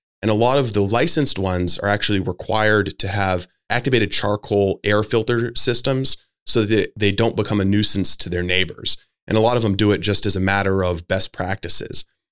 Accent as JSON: {"language": "English", "town": "Dexter", "region": "Maine", "country": "United States", "tie": "born or raised there", "said": "Like my hometown, for example, Dexter opted out. So there shouldn't be any marijuana grown or sold in the town of Dexter."}